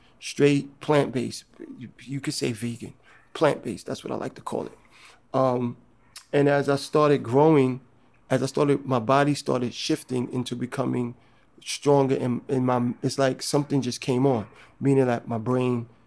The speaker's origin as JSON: {"language": "English", "town": "Harlem", "region": "New York", "country": "United States", "said": "I'm an actor from Harlem."}